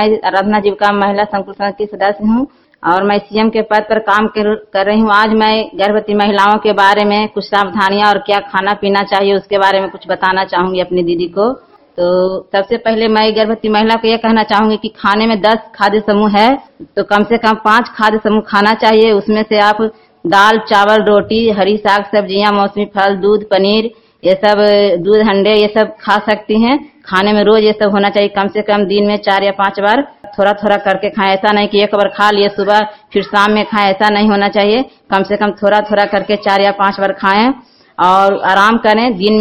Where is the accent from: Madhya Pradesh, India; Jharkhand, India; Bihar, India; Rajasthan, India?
Bihar, India; मैं नराज की रहने वाली हूँ।